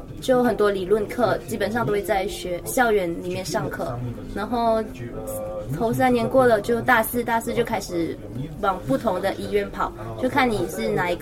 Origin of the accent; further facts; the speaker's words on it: Malaysia; now in Moscow, Russia; 来自马来西亚，现在就读于皮尔戈医药大学，也称第二医药